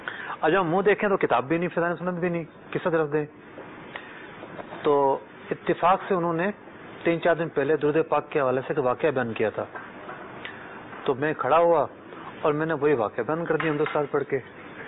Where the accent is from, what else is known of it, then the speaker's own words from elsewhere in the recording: Sindh, Pakistan; born there; تو اردو اسپیک ہوں میں, اکثر لوگ سمجھتے ہیں میں سندھی ہوں. اچھا, سندھ میں پیدا ہوا ہوں, سیاست بارہ سندھی ہوں, بالکل بلا شبہ.